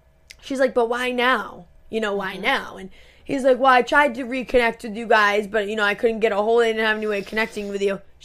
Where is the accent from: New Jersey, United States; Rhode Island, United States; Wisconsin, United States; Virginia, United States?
Rhode Island, United States; We're from Rhode Island, just so you all know.